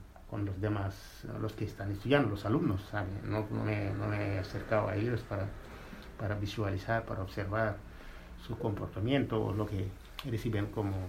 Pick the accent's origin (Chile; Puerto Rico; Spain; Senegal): Senegal; Dakar; Dakar, de la capital.